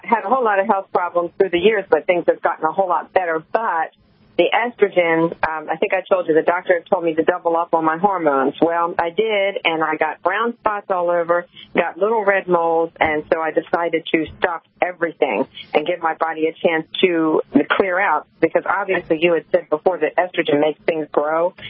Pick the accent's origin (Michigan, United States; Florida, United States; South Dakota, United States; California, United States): Florida, United States; I'm from Florida.